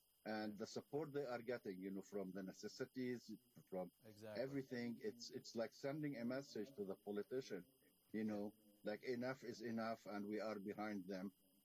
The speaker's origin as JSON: {"language": "English", "country": "Canada", "said": "as a Canadian here in Canada"}